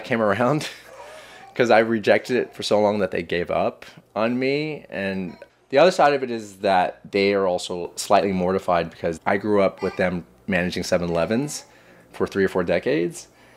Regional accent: Texas, United States; I mean, look, we're American.

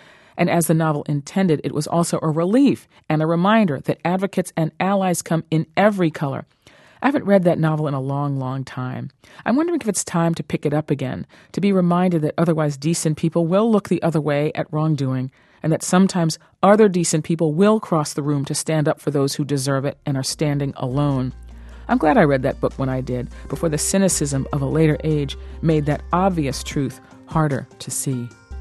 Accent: New York, United States; That world seems so different than the polyglot world in which I was raised in New York.

